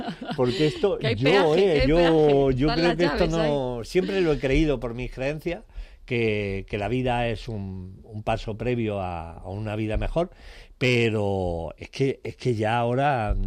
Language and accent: Spanish; Andalusia, Spain; vienen las elecciones en mi tierra, en Andalucía.